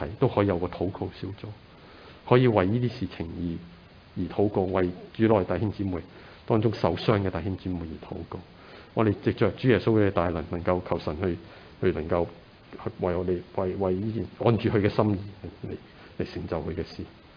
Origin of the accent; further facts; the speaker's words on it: China; 看到这个的我哋中國人啊，乜嘢都係神啊